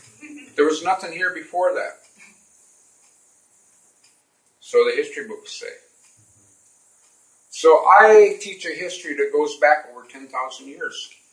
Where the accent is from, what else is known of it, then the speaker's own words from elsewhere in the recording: Wyoming, United States; The last remaining herd is in my home state of Wyoming in Yellowstone Park.